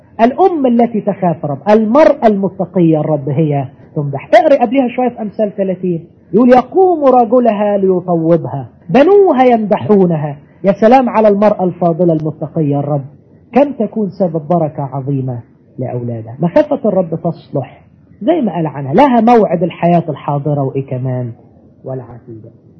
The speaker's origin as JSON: {"language": "Arabic", "country": "Egypt", "said": "خصوصا عندنا في مصر، ما عرفش الحكايه دي هنا ولا لا"}